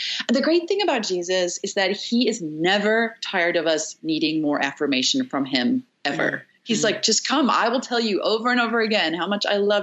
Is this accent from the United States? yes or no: no; South Africa; I'm from South Africa.